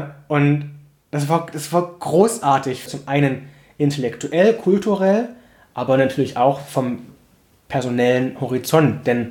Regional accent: Plauen, Saxony, Germany; Da, wo ich aufgewachsen bin, in dem Stadtteil in Plauen, gab es einen Jugendclub und ein Jugendtheater

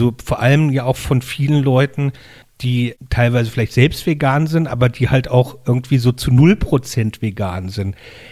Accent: Mainz, Rhineland-Palatinate, Germany; ich komme aus Mainz und bin halt ein Provinzbub.

